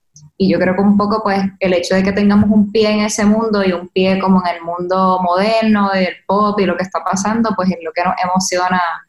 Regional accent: Puerto Rico; Sabes que Puerto Rico es tan hermoso, pues también lo queríamos poner

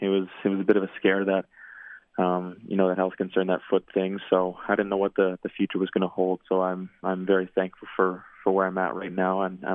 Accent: Regina, Saskatchewan, Canada; I think you, as a kid growing up in Regina, it's pretty hard not to be

